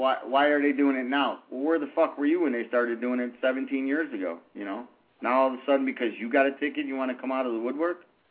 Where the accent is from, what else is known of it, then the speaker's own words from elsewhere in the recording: Chicago, Illinois, United States; now in California, United States; No, I'm from Chicago, man. I loved it when I was a kid.